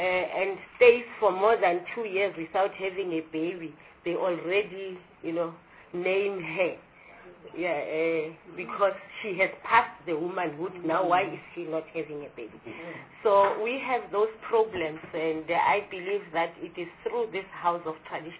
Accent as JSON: {"language": "English", "region": "Mpumalanga", "country": "South Africa", "said": "I come from Mpumalanga. And I come from deep rural Mpumalanga where... they say it's the former Kwandebele."}